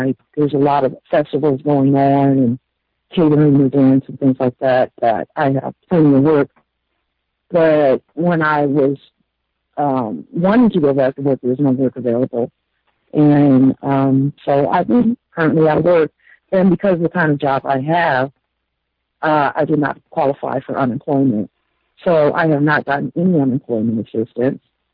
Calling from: Phoenix, Arizona, United States; I'm calling from Phoenix, Arizona.

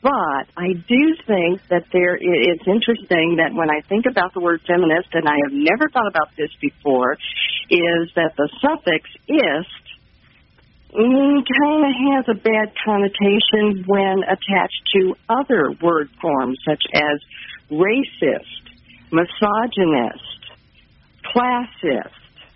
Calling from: Kansas City, Missouri, United States; Hi, this is … I'm calling from South Kansas City.

